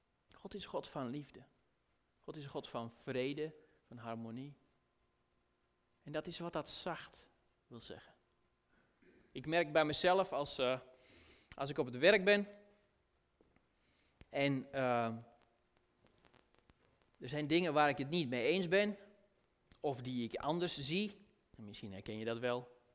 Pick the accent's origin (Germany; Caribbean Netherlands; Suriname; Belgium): Belgium; now in Netherlands; Vooral hier in Nederland. Mag ik zeggen, nee, als Belg. Ja, als buitenstaander kan ik daar objectief tegenaan kijken.